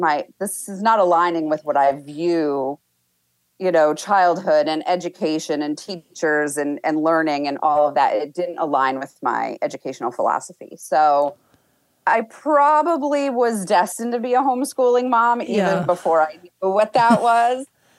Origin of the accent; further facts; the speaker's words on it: Connecticut, United States; I grew up in Connecticut, and the school I went to was fabulous.